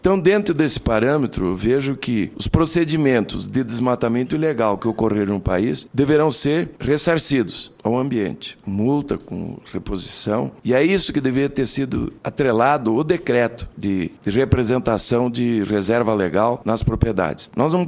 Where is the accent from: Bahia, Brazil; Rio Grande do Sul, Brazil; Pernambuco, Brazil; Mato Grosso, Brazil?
Mato Grosso, Brazil; eu venho do estado do Mato Grosso, onde eu atuo na área de produção agropecuária.